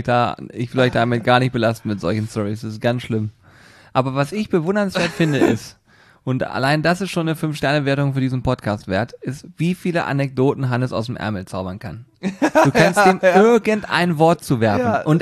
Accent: Hanover, Lower Saxony, Germany; ich komme aus Hannover, ich kenne mich hier ein bisschen aus

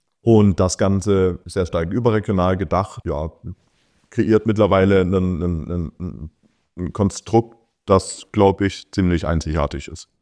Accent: Baden-Württemberg, Germany; aber ich komme aus Baden-Württemberg

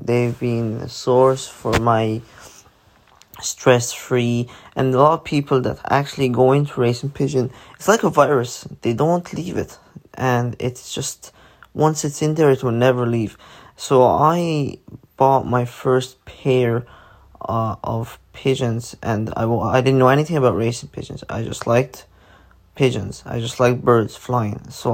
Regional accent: Ireland; also born or lived in Egypt; I was born in Egypt, and I moved to Ireland when I was very young. I'm 23

